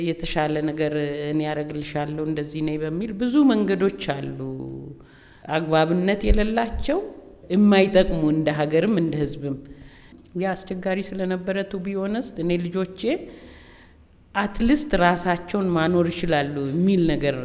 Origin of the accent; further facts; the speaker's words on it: Waka, South West Ethiopia Peoples' Region, Ethiopia; ክፋ ክፍለ ሀገር በሚባልበት ዘመን በክፋ ክፍለ ሀገር እንደ አውሮ ዞን ላይ ነው የተወለድኩት። ዋካ ከተማ የአውራጃው ዋና ከተማ ነው የምንኖርበት፣ ቤተሰቦች ያሉበት እና እዛ እስከ 8 ትምህርት ቤት ነበረ።